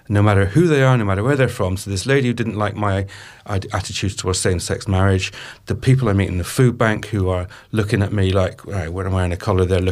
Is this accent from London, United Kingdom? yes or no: no; Bristol, South West England, United Kingdom; I come from Knowle in Bristol, South Bristol. I went to Merriwood Boys in Knowle West. You know, I've lived in that world and I love it.